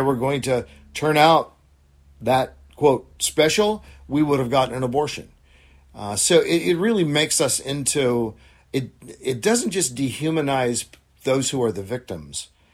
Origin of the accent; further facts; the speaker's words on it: Oregon, United States; My home state of Oregon was the first, not just state in history, but the first principality on the planet to legalize physician-assisted suicide.